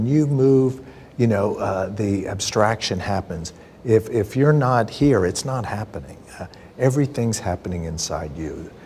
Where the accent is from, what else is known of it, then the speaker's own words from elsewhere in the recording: York, Pennsylvania, United States; Growing up in York, I mean, it wasn't too fast of a lifestyle. There was enough time to kind of absorb things.